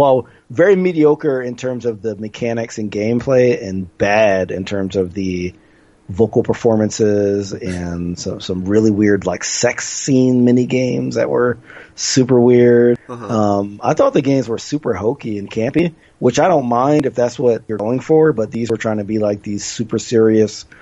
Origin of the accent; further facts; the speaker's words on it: New Jersey, United States; obviously growing up in Jersey, I've had a lot of Filipino friends